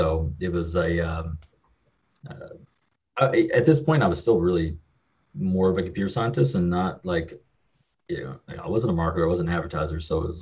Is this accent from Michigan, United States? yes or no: no; Kentucky, United States; So I'm from the middle of nowhere in Kentucky. It's about as far west Kentucky as you can get. Grew up here, went and joined the military